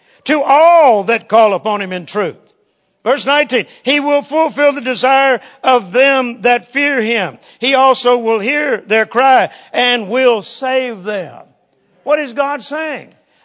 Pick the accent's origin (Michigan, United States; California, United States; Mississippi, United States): Mississippi, United States; born there; Now, I was born in Mississippi. I know all means the same thing in Mississippi that it does in Texas.